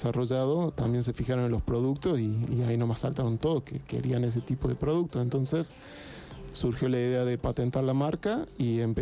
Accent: Catamarca, Argentina; No, soy de Catamarca.

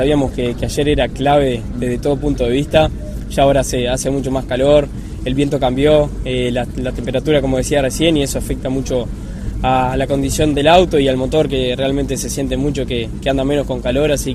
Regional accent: Uruguay; now in Argentina; Siendo uruguayo, como comentaba recién

